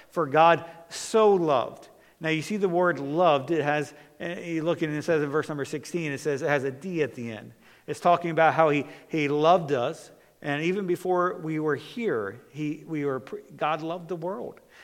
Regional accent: United States; born there; I know that I'm American. I know I'm blessed, and I know because I was born in America

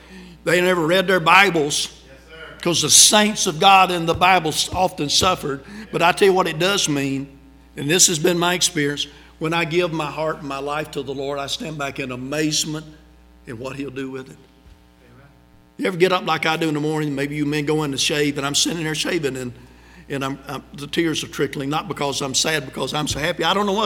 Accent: South Carolina, United States; I was from South Carolina. I'm in Japan, way down in southern Japan in Okinawa

